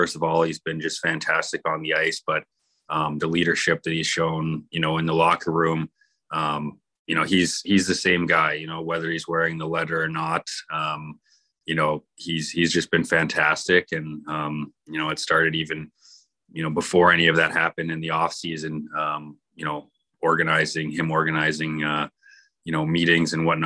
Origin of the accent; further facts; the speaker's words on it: Calgary, Alberta, Canada; now in Winnipeg, Canada; I grew up in Calgary, and we would get the Chinooks